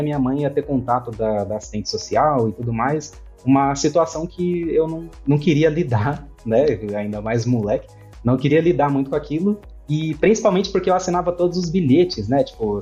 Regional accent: Alvarenga, São Paulo, Brazil; Eu sou de uma quebrada no Brasil chamada Alvarenga. Eu cresci no Alvarenga até mais ou menos ali 8 anos, uns 10 anos, se eu não me engano. E a gente foi pro interior de São Paulo, morei em outras quebradas também no interior de São Paulo.

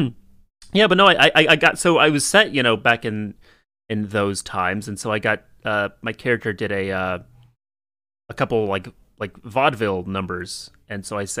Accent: United States; accent: American; Hearing myself say Bertie Wooster in my American accent is challenging.

